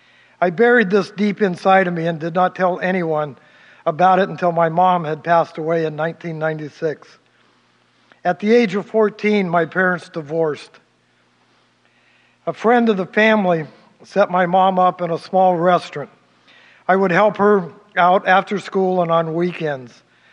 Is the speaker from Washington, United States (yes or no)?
no; Portland, Oregon, United States; born there; I was born in Portland, Oregon, the youngest of three children.